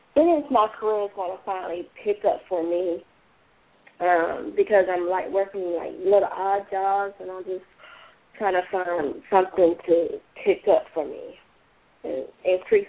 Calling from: Georgia, United States; from Georgia.

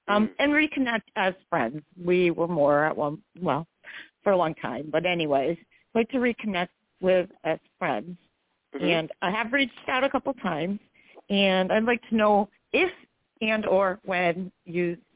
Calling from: New York, United States; I'm calling from New York.

